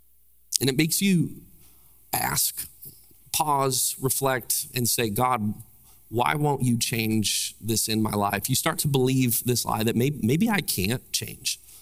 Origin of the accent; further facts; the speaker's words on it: Illinois, United States; also born or lived in Chicago; So we moved from Central Illinois to Chicago, Illinois.